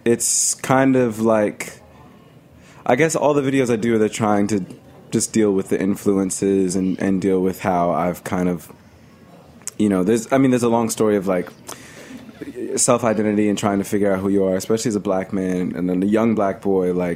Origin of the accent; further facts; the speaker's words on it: Mississippi, United States; Like my family, we're all from Mississippi and Native American